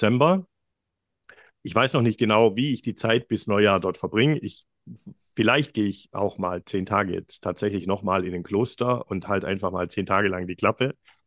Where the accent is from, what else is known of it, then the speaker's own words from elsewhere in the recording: Giengen an der Brenz, Baden-Württemberg, Germany; ich komme nicht aus München, ich komme aus einer schwäbischen Kleinstadt, da wo die Steiftiere herkommen, Knopf im Ohr, aus Gingen an der Brenz.